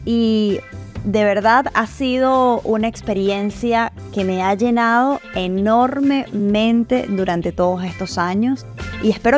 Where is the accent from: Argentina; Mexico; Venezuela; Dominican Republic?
Venezuela; Caracas, Capital District; yo vengo de Caracas. Yo soy caraqueña de pura cepa, nacida y criada en esta tierra.